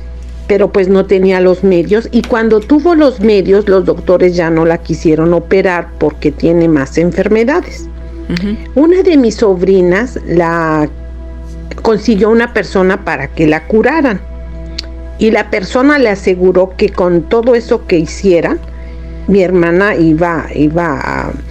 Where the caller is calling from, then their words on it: Canada; de Canadá.